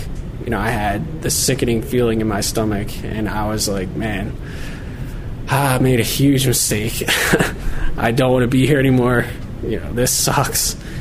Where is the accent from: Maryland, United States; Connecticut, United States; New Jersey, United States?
New Jersey, United States; I went to high school in New Jersey. I grew up there my whole life.